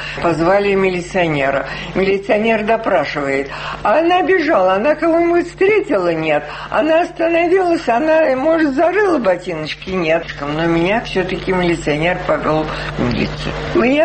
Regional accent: Moscow, Russia; Мы командировочные, мы из Москвы.

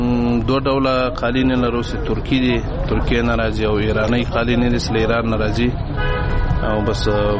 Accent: Logar, Afghanistan; زه د لوګر ولایت اوسیدونکی یم

